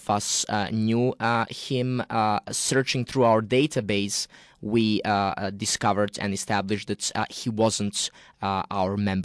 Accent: Belgrade, Serbia; now in United Kingdom; I was born and raised in Belgrade.

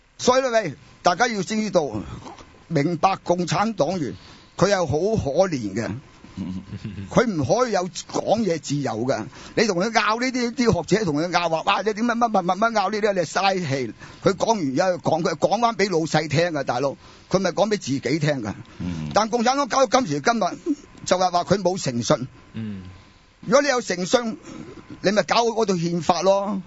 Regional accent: China; 因为有啲国家咧整咗啲不同嘅游戏咧俾我哋中国人啲外边嘅人玩嘅

